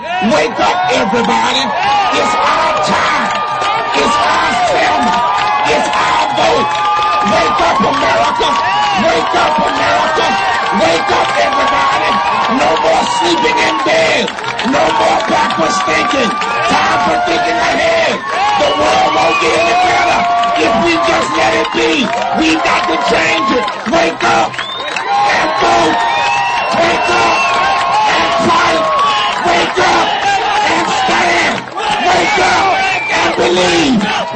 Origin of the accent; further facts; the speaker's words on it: North Carolina, United States; I come from the South, from North Carolina, where we have seen since Shelby the worst coordinated attack in this country.